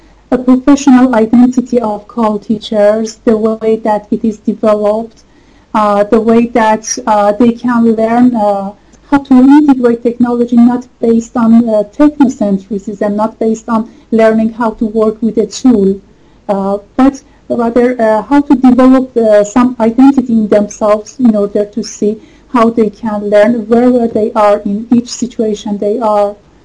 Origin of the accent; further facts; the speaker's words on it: Iran; English is a second language; from Iran, and I'm researching on call teacher education.